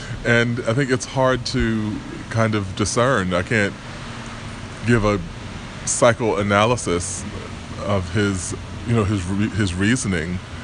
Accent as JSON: {"language": "English", "town": "New York City", "region": "New York", "country": "United States", "tie": "born or raised there", "said": "of course, I'm a New Yorker, native New Yorker"}